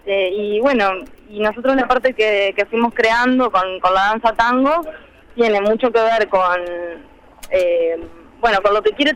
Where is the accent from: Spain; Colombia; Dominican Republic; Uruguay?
Uruguay; yo creo que analizando la música también podemos encontrarnos como uruguayos, ¿no?